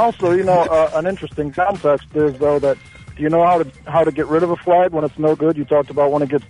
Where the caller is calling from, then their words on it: Cleveland, Ohio, United States; I'm calling from Cleveland, Ohio.